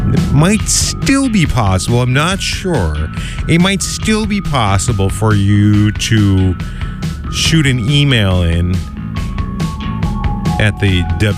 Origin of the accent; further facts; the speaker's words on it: New Jersey, United States; we heard from the … from back in my home state of New Jersey